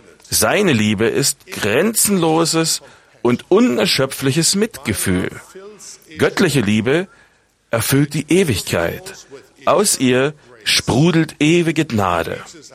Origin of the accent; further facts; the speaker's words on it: East Germany, Germany; Diese schönen Erinnerungen an meine Kindheit in Ostdeutschland werden mir immer teuer sein.